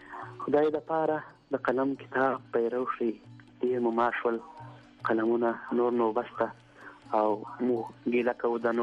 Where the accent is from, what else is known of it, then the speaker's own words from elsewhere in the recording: Ghazni, Afghanistan; د غزنی ولایت نوی ولسوالی اوسیدونکی